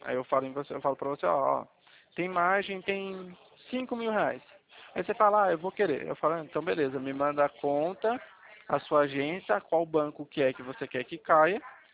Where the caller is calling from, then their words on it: São Paulo, Brazil; É São Paulo.